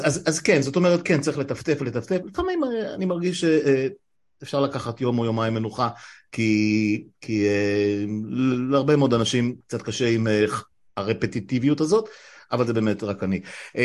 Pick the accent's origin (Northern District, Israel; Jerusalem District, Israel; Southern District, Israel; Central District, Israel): Northern District, Israel; Afula; born there; שנינו נולדנו מחוץ למרכז, לא יודע עד כמה... מה, אפשר אולי להשוות, חצור הגלילית במקרה שלך, עפולה במקרה שלי, לא כפית של כסף, בנים, בנות לעולים חדשים במקרה שלך מעיראק, במקרה שלי מרומניה.